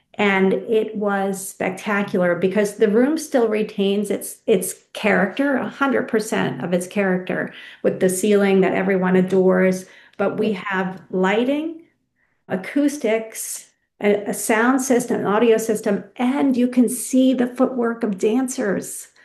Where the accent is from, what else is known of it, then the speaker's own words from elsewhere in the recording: Freeport, New York, United States; I'm from Freeport, New York. My dad was a boat builder